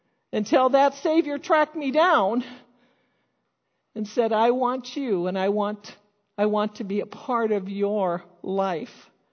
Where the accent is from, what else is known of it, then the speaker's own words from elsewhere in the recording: Mankato, Minnesota, United States; I grew up in the North. I grew up in Mankato. And in my family, in my town, my family says that there was no diversity when I was a kid. None whatsoever.